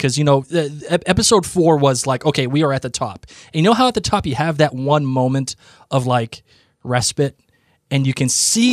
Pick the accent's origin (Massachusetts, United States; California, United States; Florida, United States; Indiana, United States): Massachusetts, United States; Boston; I'm from Boston. I say things how I want to say them.